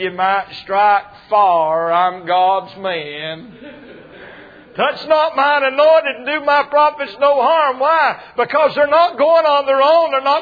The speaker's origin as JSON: {"language": "English", "region": "North Carolina", "country": "United States", "said": "But I'm from North Carolina. And we used to take vacation in Florida."}